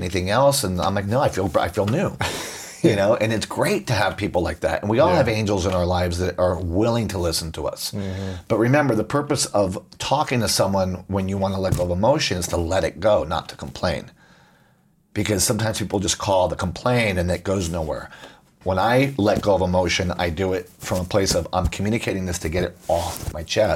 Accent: Puerto Rico; I grew up in Puerto Rico. We're Latin. We're passionate.

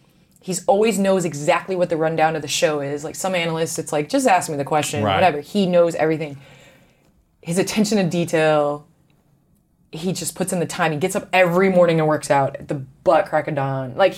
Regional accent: Chicago, Illinois, United States; I am a Chicagoan, so obviously I grew up watching the Bulls.

